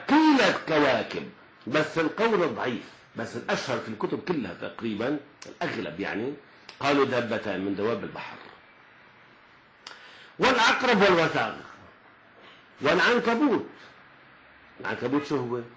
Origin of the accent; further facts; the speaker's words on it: Lebanon; accent: Lebanese; السرطان هو السلطعان بلهجتنا اللبنانية